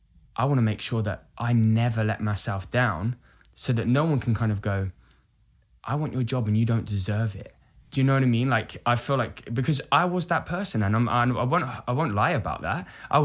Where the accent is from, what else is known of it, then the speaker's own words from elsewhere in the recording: Brighton, South East England, United Kingdom; Brighton.